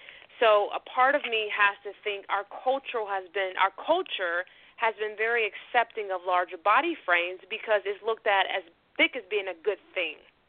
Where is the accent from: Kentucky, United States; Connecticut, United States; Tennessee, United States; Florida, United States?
Florida, United States; Pensacola; born there; I am actually a true Southerner. I was born in Pensacola, Florida, where I currently reside. I grew up in a very loving, active family, and I'm very thankful for that.